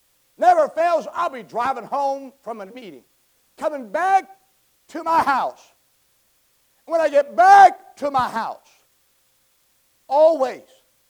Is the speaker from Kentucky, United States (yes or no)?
no; California, United States; I grew up in California. Don't hold it against me.